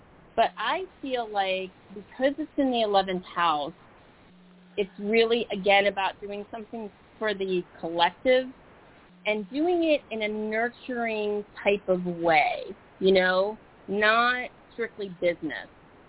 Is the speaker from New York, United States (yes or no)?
yes; Manhattan, New York, United States; born there; I was born in Manhattan